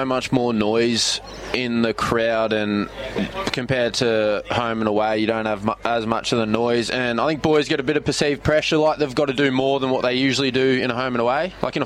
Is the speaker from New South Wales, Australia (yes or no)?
no; Bendigo, Victoria, Australia; No. Jakey Nile and I came from Bendigo. We knew James Worm and Ben Worm.